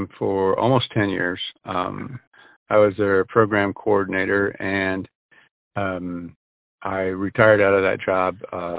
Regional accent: Montana, United States; also born or lived in Idaho, United States; Okay. Well, actually, I grew up in Montana and Idaho. I've lived on the border all of my life, and almost literally, our place in Montana is just barely into the state.

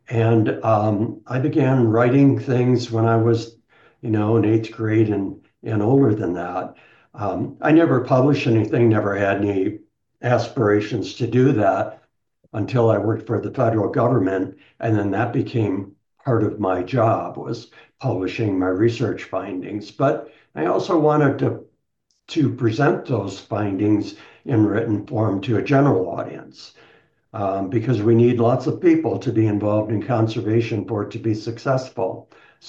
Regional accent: Midwest, United States; I'm originally from the Midwest, but had always wanted to live in the West.

